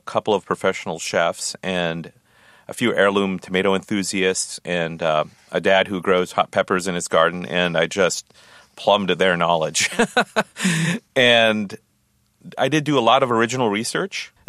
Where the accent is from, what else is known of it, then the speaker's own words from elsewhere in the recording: Minnesota, United States; That's the Minnesota I grew up